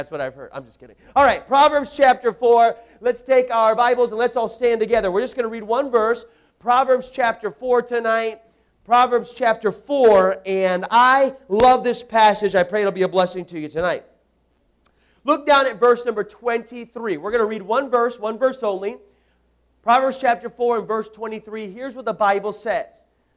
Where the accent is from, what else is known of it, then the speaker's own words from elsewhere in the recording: Tucson, Arizona, United States; I grew up in Tucson, Arizona, and in northern Arizona is a place called Slide Rock State Park.